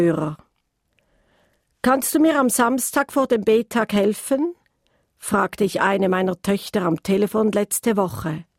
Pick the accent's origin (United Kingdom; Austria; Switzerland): Switzerland; Graubünden; born there; eine liebe Bekannte aus meinem Geburtsort im Prättigau